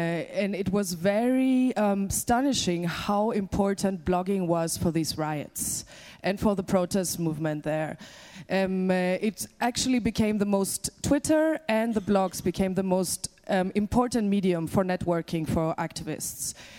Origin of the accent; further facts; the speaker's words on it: Greece; English is a second language; Yes, I come from Greece, and blogging is very big in Greece.